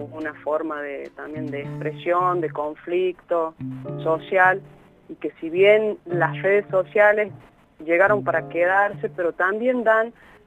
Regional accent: La Rioja, Argentina; nuestra educación para nosotros, ¿no?, para argentinos

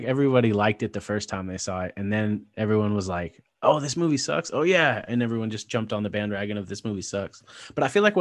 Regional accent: California, United States; I grew up in South Orange County, so there's so many of those, like, white, hip, cool Christians that like come from middle or upper class backgrounds

